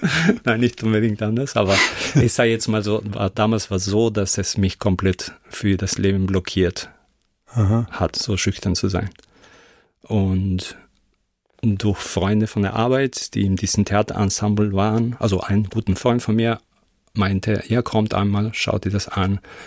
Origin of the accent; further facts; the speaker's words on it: Córdoba, Argentina; German is a second language; die Universität für Film in meiner Heimatort Cordoba